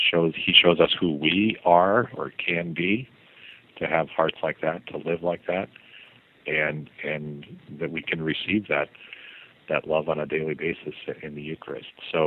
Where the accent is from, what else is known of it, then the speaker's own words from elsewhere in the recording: Arizona, United States; I was born in 1971, so after the Second Vatican Council, and I grew up in Arizona